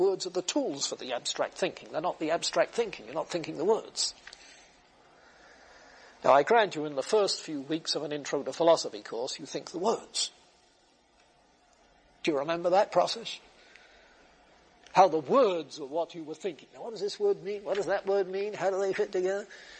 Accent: United Kingdom; as a kid growing up in Britain, I thought of America in terms of skyscrapers and Hollywood movies.

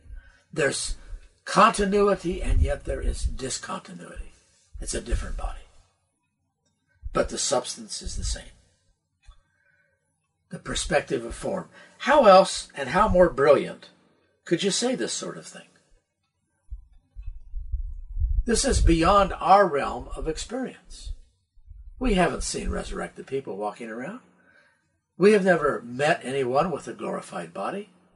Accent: the South, United States; Well, I'm from the South, you know

